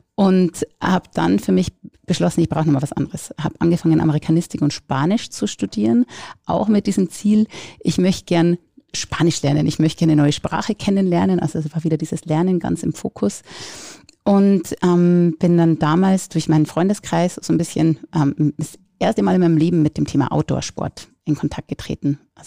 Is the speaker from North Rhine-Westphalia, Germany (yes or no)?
no; Bavaria, Germany; ich komme eigentlich aus der Oberpfalz, aus einer Gastronomiefamilie